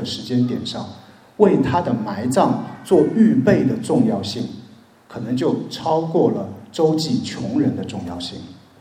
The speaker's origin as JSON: {"language": "Chinese", "country": "China", "said": "它的地位大概就相当于我们中国人的农历新年嘛。"}